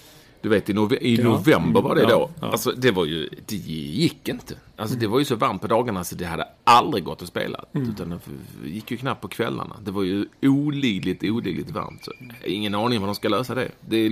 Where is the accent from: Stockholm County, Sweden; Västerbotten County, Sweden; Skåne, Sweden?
Skåne, Sweden; Svedala; Alltså 13.00 här är 18.00 hemma i Svedala.